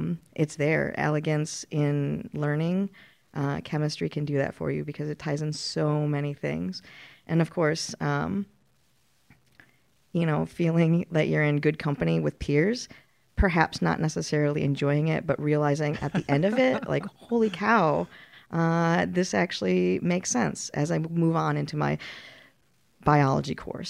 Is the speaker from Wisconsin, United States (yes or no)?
no; Minnesota, United States; Well, my background is a transplant from the Midwest. I came from Minnesota.